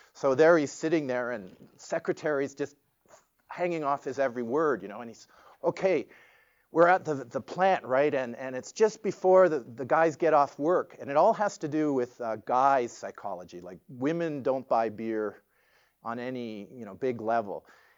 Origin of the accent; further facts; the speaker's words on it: Toronto, Ontario, Canada; I grew up in Toronto.